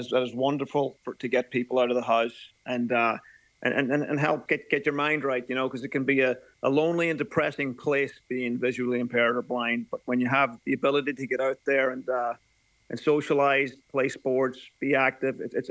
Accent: United States; born there; I had the good fortune of having an American passport. I was born in America, and I was able to emigrate to the States.

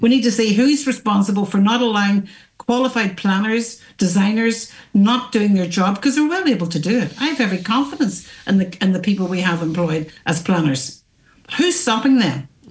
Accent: Letterkenny, Ulster, Ireland; I have a bigger picture here because I am from Letterkenny.

